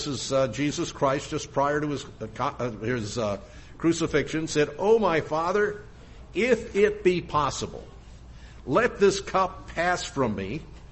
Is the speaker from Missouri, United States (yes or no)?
yes; Springfield, Missouri, United States; I was from Little Springfield, Missouri, where the cost of living is quite a bit lower and salaries are a lot lower.